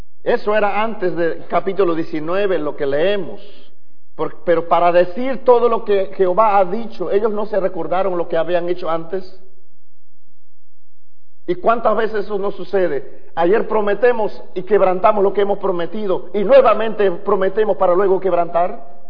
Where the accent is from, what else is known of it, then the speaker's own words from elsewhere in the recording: Peru; Nosotros somos de Perú, somos los más mejores, ¿verdad?